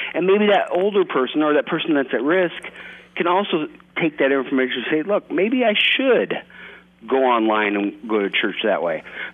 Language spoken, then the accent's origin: English; Irwin, Iowa, United States; also born or lived in Harlan; I was born in Harlan and raised in Irwin.